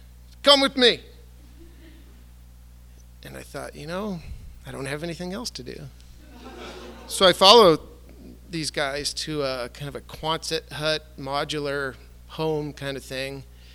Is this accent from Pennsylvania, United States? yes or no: no; Montana, United States; And this is like 1986, and I'm from Montana.